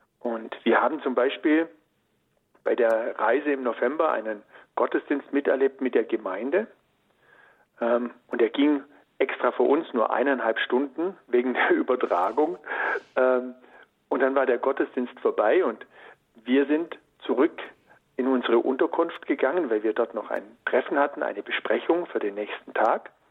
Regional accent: Ravensburg, Baden-Württemberg, Germany; Sogar hier in meiner Heimatstadt in Ravensburg war

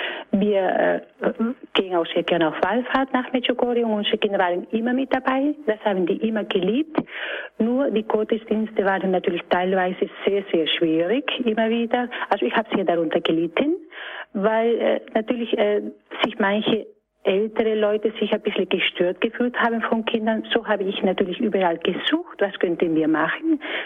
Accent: Spain; ich bin selber Spanierin, natürlich traditioneller Glaube

